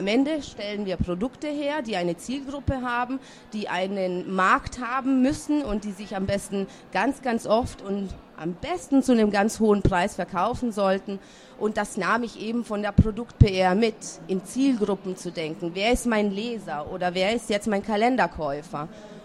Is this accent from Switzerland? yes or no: no; Italy; now in Germany; Ich bin auch in Italien geboren und aufgewachsen.